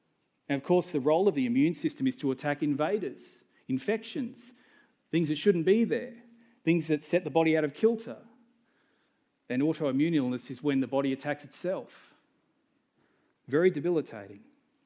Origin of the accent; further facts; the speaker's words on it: Australia; as an Australian, I kind of balk at that, because there is part of me that doesn't like authority as an Aussie. And I'm a little embarrassed that as a Christian leader